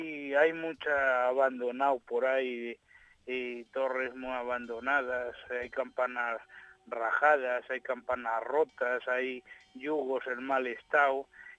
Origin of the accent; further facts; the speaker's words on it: Pajares, Spain; Queremos formar una escuela de campaneros aquí en Pajares, en mi pueblo